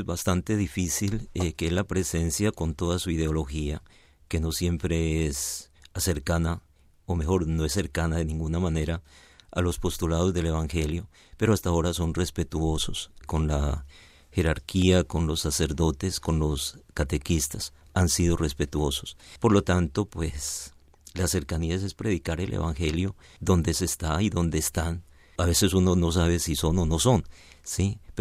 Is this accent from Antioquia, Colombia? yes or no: no; Caquetá, Colombia; Vengo de un territorio de Colombia que es el Caquetá, un territorio muy especial de muchos contrastes.